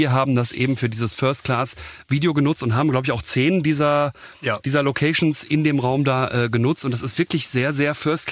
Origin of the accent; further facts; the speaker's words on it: North Rhine-Westphalia, Germany; Wir kommen aus dem Ruhrgebiet, da ist natürlich die eine oder andere Brauerei gerne mal um die Ecke.